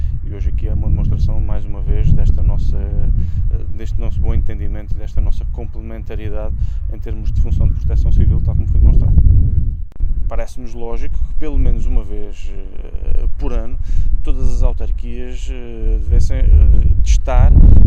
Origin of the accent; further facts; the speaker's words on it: Azores, Portugal; é confortável para todos nós, como açorianos